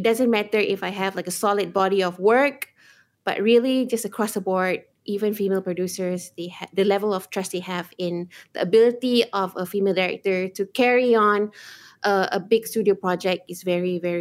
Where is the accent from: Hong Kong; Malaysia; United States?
Malaysia; Penang; So I was raised and grew up in Penang. So I was born and raised in Penang.